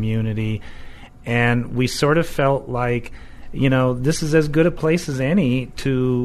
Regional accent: Fort Collins, Colorado, United States; I grew up in Fort Collins.

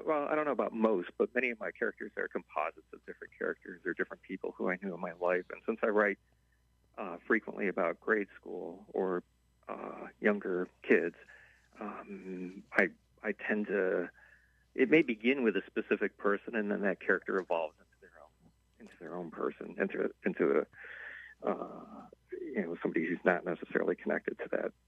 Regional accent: Chicago, Illinois, United States; But if I'm in Chicago, if I'm in my old neighborhood, I have to say that I'm a Sox fan.

